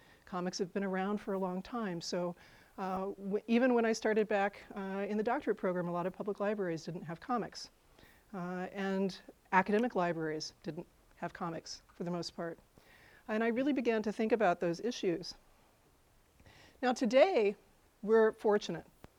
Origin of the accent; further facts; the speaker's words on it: Indiana, United States; now in Urbana, United States; But that is my hometown. You can see it in that photo, not very big.